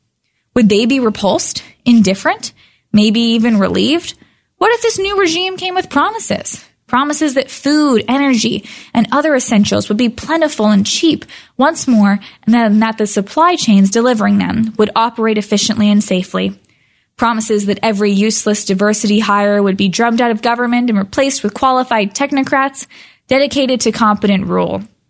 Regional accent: San Diego, California, United States; because I was from San Diego, so in my mind, I thought, oh, it's like the most southern of the Ivy League schools.

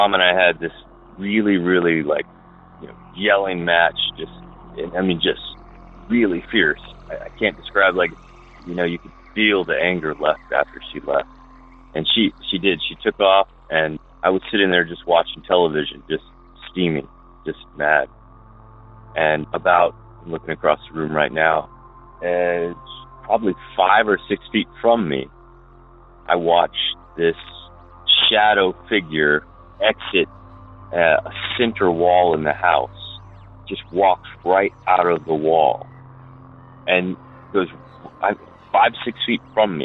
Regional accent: Bradenton, Florida, United States; I'm 42 now. I grew up in Bradenton, Florida. I lived just down the street from the marina there.

